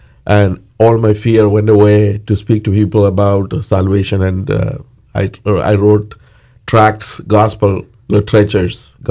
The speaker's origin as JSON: {"language": "English", "region": "southern India", "country": "India", "tie": "born or raised there", "second_language": "English", "said": "I'm originally from India"}